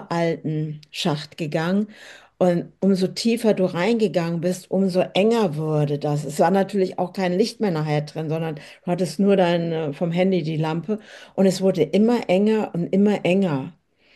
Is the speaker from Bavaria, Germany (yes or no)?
no; Hesse, Germany; ich komme auch ursprünglich aus dem Hessenland